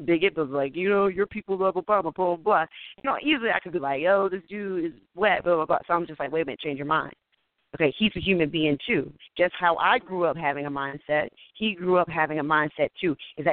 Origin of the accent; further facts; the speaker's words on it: Texas, United States; now in Virginia, United States; I live in Virginia. I'm from Texas.